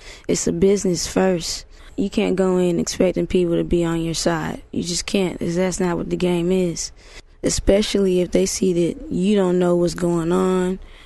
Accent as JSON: {"language": "English", "town": "Decatur", "region": "Georgia", "country": "United States", "said": "I am from Decatur, Georgia."}